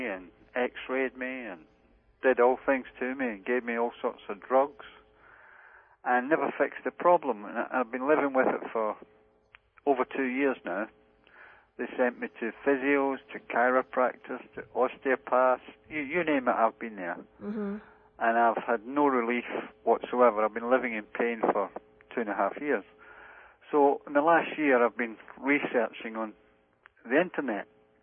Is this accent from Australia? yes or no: no; England, United Kingdom; I'm from the other side of the globe, actually. I'm from England.